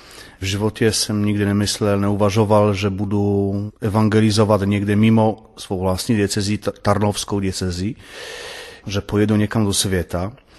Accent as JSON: {"language": "Czech", "town": "Nowy Sącz", "region": "Lesser Poland", "country": "Poland", "accent": "Polish", "second_language": "Czech", "lives_now": "Czech Republic", "said": "Samozřejmě nejsem Čech, to je to okamžitě poznat. Ten polský akcent mě prozradil v okamžitě. Pocházím z jihu Polska, z města Nowy Sącz, město, které má tak kolem 100 000 obyvatel, jih Polska 20 km ke hranicem se Slovenskem."}